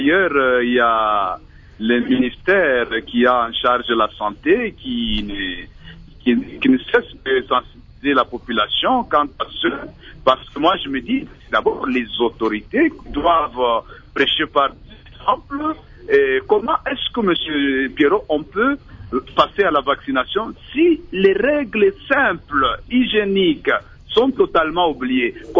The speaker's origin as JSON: {"language": "French", "country": "DR Congo", "said": "surtout ici chez nous, en République démocratique du Congo"}